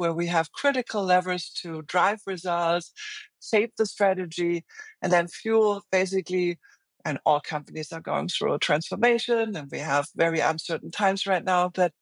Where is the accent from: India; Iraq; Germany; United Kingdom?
Germany; English is a second language; also born or lived in China; now in United States; I'm German. It's probably very clear because of my accent. I lived in China. I'm now in the US.